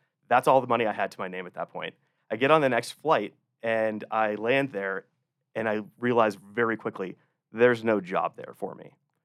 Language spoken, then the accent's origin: English; Pennsylvania, United States; I grew up in Pennsylvania, so northwestern PA, just south of Erie, north of Pittsburgh. Went to Penn State, so I was very much a PA boy through and through.